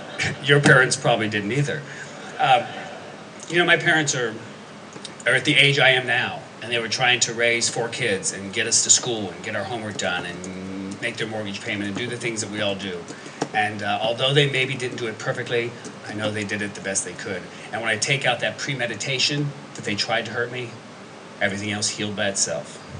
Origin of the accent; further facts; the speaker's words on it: Ohio, United States; born there; moved away; also born or lived in Texas; I was born, actually, in a small town in mid-eastern Ohio. I'm not Texan by birth. I got there as soon as I could.